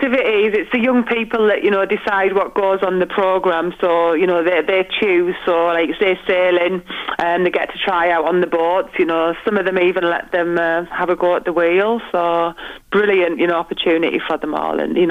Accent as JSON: {"language": "English", "town": "Middlesbrough", "region": "North East England", "country": "United Kingdom", "said": "And I'm from Middlesbrough, so I've just seen the tent myself today."}